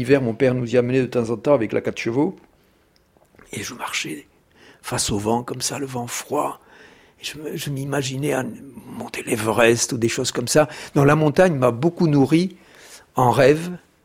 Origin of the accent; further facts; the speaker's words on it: Occitanie, France; born there; il n'y a rien qui a décidé de ce parcours quand je suis né dans le Tarn.